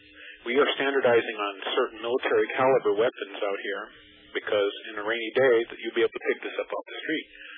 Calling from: Los Angeles, California, United States; I'm calling from Los Angeles, heart of earthquake city.

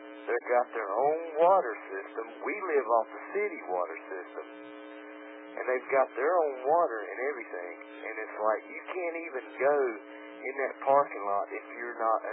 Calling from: North Carolina, United States; All right, I'm calling from North Carolina.

